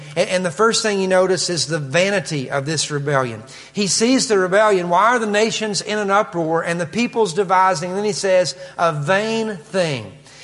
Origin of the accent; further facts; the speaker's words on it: Kentucky, United States; accent: Kentucky; I'll translate it with my Kentucky accent.